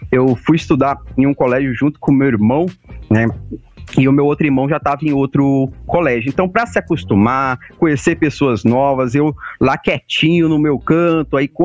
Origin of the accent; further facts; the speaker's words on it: Codó, Maranhão, Brazil; also born or lived in Caxias; eu sou maranhense, né? Eu morei boa parte da minha vida lá em Codó, no Maranhão. Eu nasci em Caxias, mas eu fui só nascer mesmo, porque a saúde lá de Codó não era muito boa.